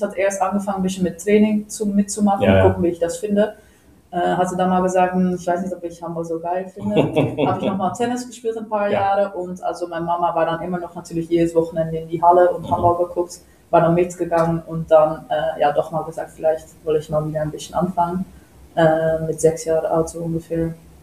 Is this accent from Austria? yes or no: no; Diemen, North Holland, Netherlands; also born or lived in Amsterdam; Also ich bin in Amsterdam geboren und seit ich dann geboren bin, in Diemen gewohnt.